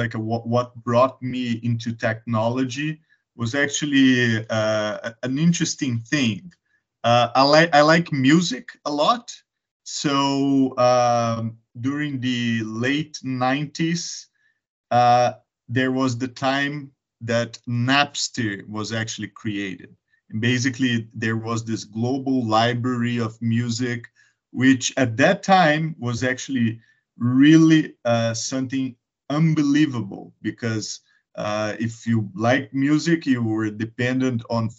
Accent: Brazil; I am originally from Brazil. I live in São Paulo now.

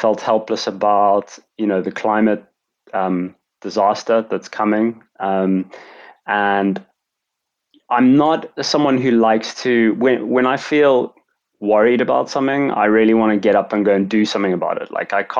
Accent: South Africa; I'm actually South African

